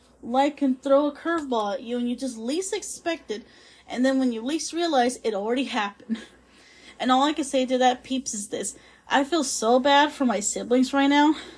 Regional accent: California, United States; also born or lived in Las Vegas; I'm an out-of-state born Californian who grew up all my life here in the state of California, but was born in the most sinful city on earth, which is Las Vegas.

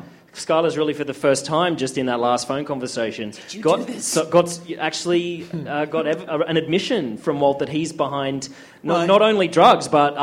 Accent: Australia; I'm Australian. It's all a different language.

